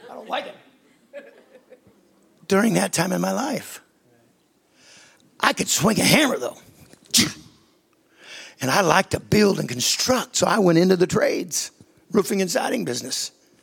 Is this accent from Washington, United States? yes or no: yes; Yakima, Washington, United States; I grew up in Yakima. There was no rain.